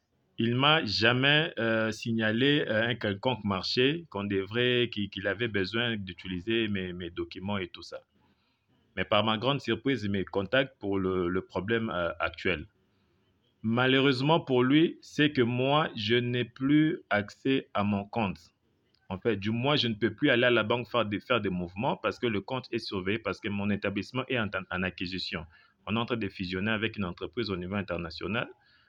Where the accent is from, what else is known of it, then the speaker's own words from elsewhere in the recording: DR Congo; Mais pour éviter cela, on est tous des Congolais. Je sais comment ça se passe.